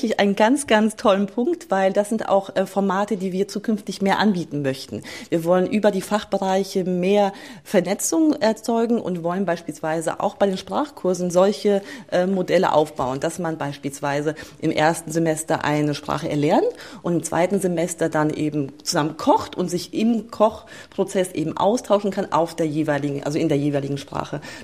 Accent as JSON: {"language": "German", "region": "Bergstraße", "country": "Germany", "tie": "born or raised there", "said": "Ich bin hier an der Bergstraße groß geworden, vernetzt und verwurzelt"}